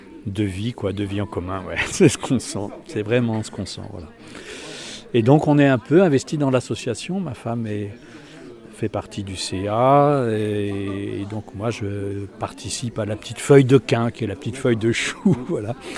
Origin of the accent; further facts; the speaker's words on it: Centre-Val de Loire, France; On vient du Berry.